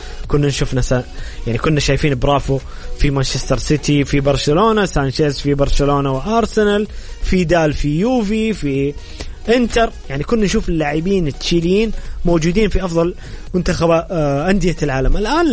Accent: Saudi Arabia; والله مو عشان يعني انا سعودي

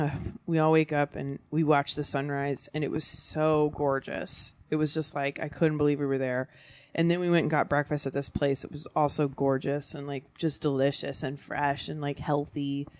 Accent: Virginia, United States; now in Los Angeles, United States; I'm from Virginia.

